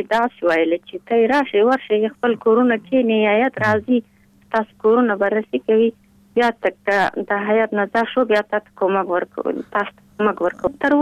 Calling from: Pul-e Khumri, Baghlan, Afghanistan; د پلخمری.

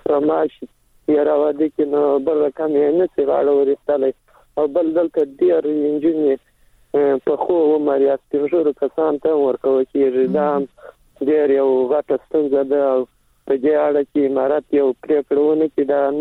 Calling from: Helmand, Afghanistan; اوسامان د هلمند سره.

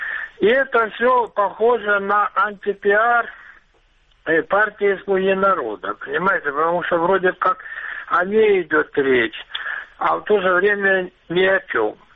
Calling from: Luhansk Oblast, Ukraine; Луганская область.

